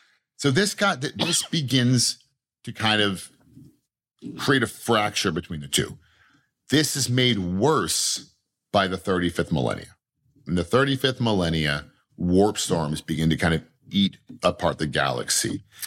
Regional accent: Philadelphia, Pennsylvania, United States; I grew up in Philadelphia with Italians to deal with it.

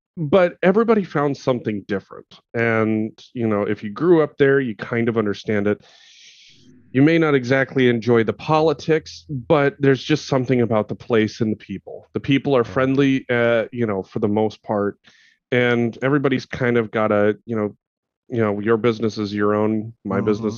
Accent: Montana, United States; like for me growing up in Montana, if somebody was broke down on the side of the road, you stopped and you helped them.

